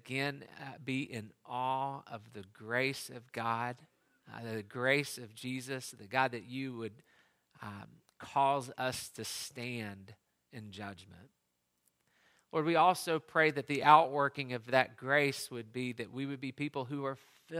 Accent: Tennessee, United States; within the church where I grew up in East Tennessee

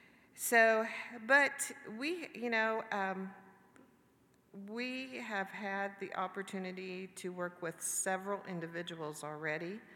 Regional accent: Indiana, United States; I was born and raised in Wabash County, me and my husband, Jeff.

